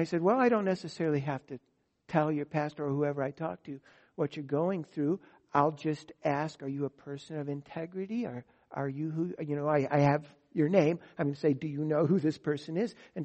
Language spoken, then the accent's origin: English; United States; I am naturally resistant to that because I'm an American and I live in this century and no other.